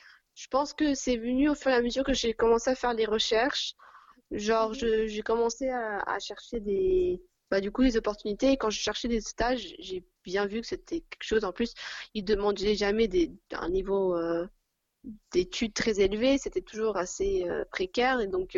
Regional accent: France; moved away as an adult; now in Argentina; je suis française, j'ai vécu toute ma vie en France, j'ai étudié à Dauphine.

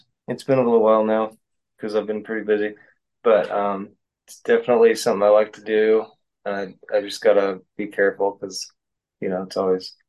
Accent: Roseburg, Oregon, United States; I grew up in Roseburg. I was born here and raised

